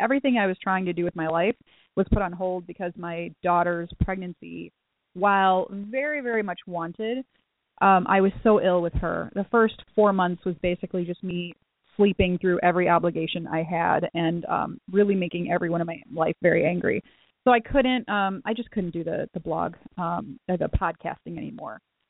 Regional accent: Illinois, United States; because I actually got accepted to a school in Davenport, Iowa, and I'm from Illinois.

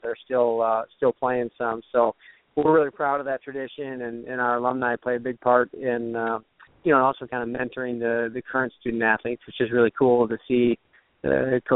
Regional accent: Michigan, United States; Absolutely. Yeah, I grew up in Michigan. I played college tennis at Michigan State, where I studied business law.

